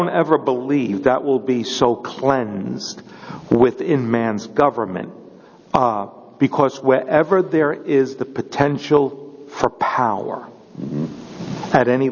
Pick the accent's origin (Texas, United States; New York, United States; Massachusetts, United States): New York, United States; And I'm from New York. I understand him. I understand where that comes from.